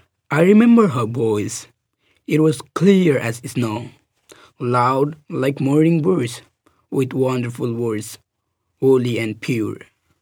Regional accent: Nepal; I grew up in Nepal. Ethnically, I'm Bhutanese.

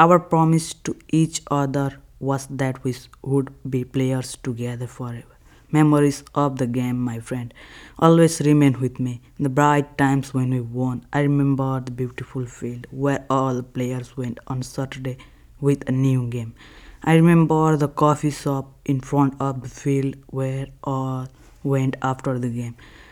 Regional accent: Nepal; I am from Nepal

